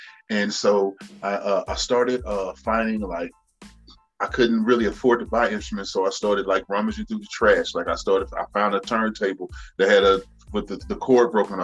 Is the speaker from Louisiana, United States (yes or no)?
yes; Shreveport, Louisiana, United States; now in Scottsbluff, United States; I'm from Shreveport, Louisiana, but I'm currently living in Scottsbluff, Nebraska, which is where me and my wife have incorporated our record label, Son of Man Records.